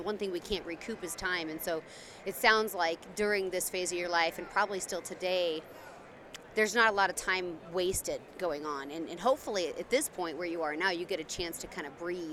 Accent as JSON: {"language": "English", "region": "Oregon", "country": "United States", "said": "I'm from Oregon."}